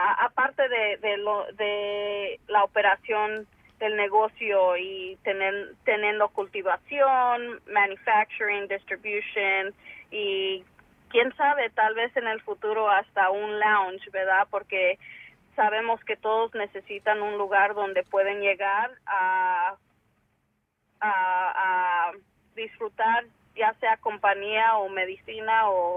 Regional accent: Mexico; Yo también. ¿Sí o no? Porque soy mexicana.

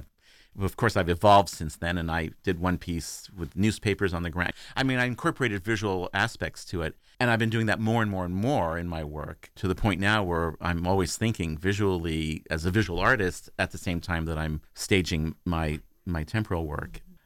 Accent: France; My father was in government. He was in the CIA, actually, and I grew up, part of my life, I grew up in France

